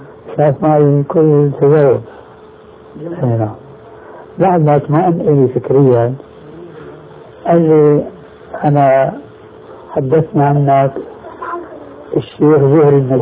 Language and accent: Arabic; Syria; المدارس القديمة عندنا في الشام عبارة عن طابقين في باحة صناعية واسعة فيها بحيرة.